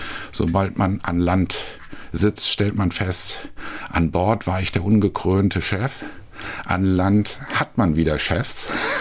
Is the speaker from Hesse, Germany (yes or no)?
yes; Hesse, Germany; also born or lived in Essen; now in Hamburg, Germany; Aufgewachsen bin ich im Wesentlichen in Hessen. Geboren bin ich in Essen im Ruhrgebiet und bin dann in Hessen im Taunus, im schönen Taunus zur Schule gegangen und dort aufgewachsen, bevor ich dann die dunkle Seite meiner Vergangenheit über Bremen nach Hamburg gekommen bin.